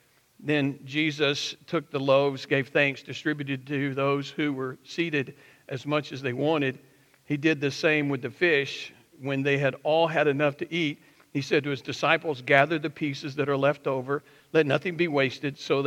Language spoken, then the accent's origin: English; the South, United States; See, I'm from the South.